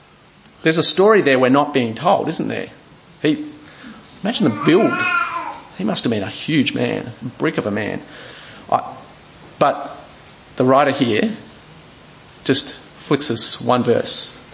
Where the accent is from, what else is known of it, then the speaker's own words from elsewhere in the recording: Bangladesh; also born or lived in India; us kids growing up in Bangladesh and India